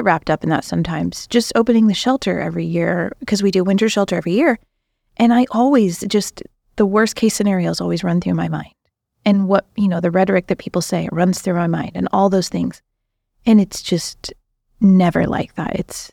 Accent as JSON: {"language": "English", "region": "Pacific Northwest", "country": "United States", "tie": "born there", "said": "And so I named it Pineview Cottage because I was born on Pine Street here."}